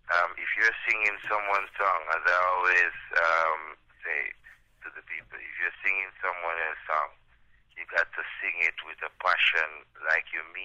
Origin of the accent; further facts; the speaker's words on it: Saint Thomas, Jamaica; born there; I was born in St. Thomas, Jamaica.